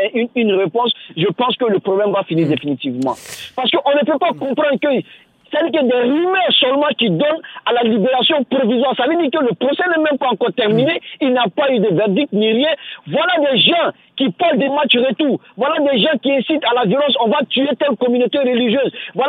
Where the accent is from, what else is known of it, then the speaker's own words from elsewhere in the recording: Côte d’Ivoire; en tant qu'Ivoirien